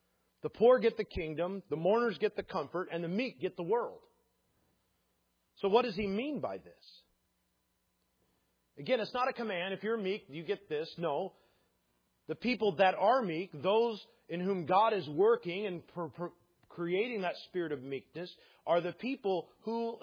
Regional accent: Chicago, Illinois, United States; now in Everett, United States; Which to me, I grew up in Chicago, so I'm like, oh, this is suburbs, man.

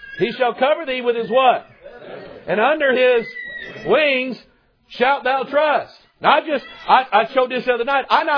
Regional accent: Festus, Missouri, United States; also born or lived in Pine Bluff, Arkansas; And I was born in Pine Bluff. But I learned how to count in Missouri. Amen. Yeah. In Festus. Festus.

